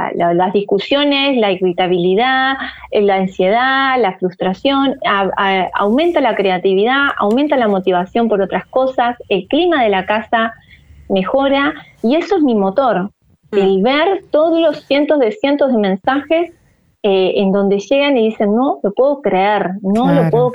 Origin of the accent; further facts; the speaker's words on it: Argentina; Del mundo, a nivel mundial, somos Argentina, el país número uno